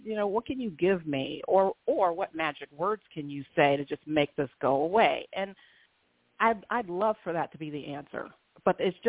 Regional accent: Florida, United States; I grew up in the South as well, although some people argue that Florida is not the true South

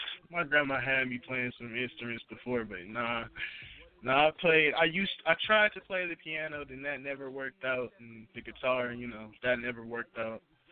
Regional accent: Saginaw, Michigan, United States; I'm from Saginaw, Michigan.

